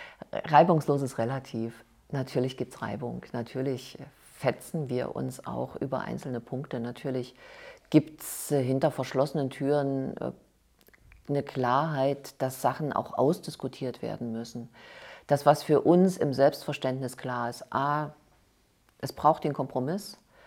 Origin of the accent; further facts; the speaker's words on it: Thuringia, Germany; ich komme aus Westthüringen